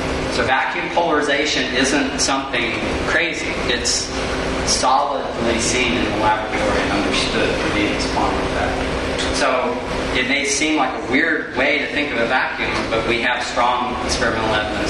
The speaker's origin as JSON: {"language": "English", "region": "North Carolina", "country": "United States", "tie": "born or raised there", "said": "Look, where I grew up in North Carolina, and there was plenty of people who thought it was nuclear."}